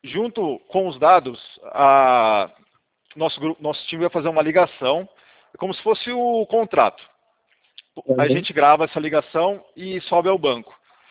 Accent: Bauru, São Paulo, Brazil; Eu sou de Bauru

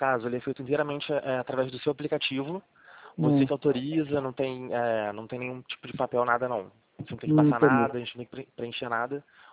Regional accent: Rio de Janeiro, Brazil; Eu sou do Rio de Janeiro.

